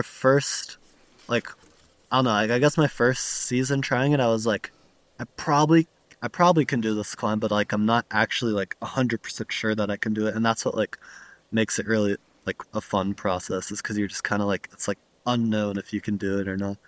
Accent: Chattanooga, Tennessee, United States; like I'm from Chattanooga, Tennessee, which is like there's actually like phenomenal climbing there as well. So I like, you know, grew up super close to like phenomenal outdoor climbing

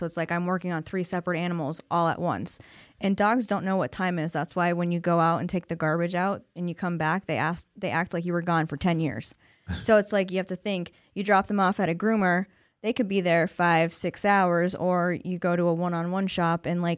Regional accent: Exeter, Pennsylvania, United States; In Exeter. I went to Wyoming area for school.

